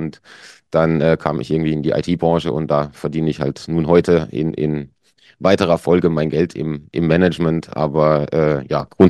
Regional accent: Baden-Württemberg, Germany; also ich komme nicht direkt aus Baden-Baden, sondern aus einem kleinen Dorf da in der Nähe oder so eine Kleinstadt, ja, da in der Nähe.

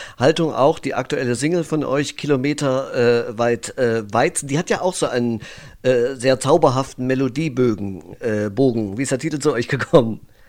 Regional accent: East Germany, Germany; Ich komme ja aus der DDR und dort gab es immer im Herbst diese berühmten Fotos

